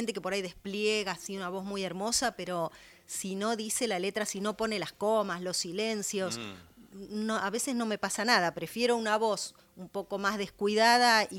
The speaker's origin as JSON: {"language": "Spanish", "town": "Avellaneda", "region": "Buenos Aires Province", "country": "Argentina", "said": "Ah, sí, soy de Avellaneda y estuve en algunas de las cumbres del tango que se hicieron, sí."}